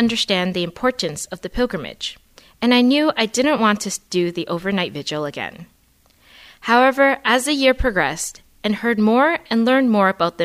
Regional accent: Canada; As a Canadian, landing in Milan during the middle of the Italian summer heat, it was quite overwhelming.

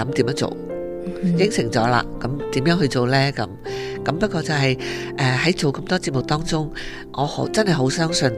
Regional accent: Hong Kong; 譬如我哋喺香港大嘅咧，好多时都会有啲剧场版嘅

